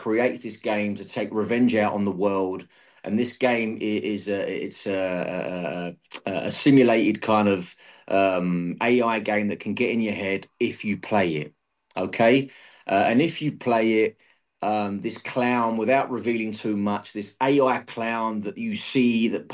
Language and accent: English; United Kingdom; no, I'm actually British.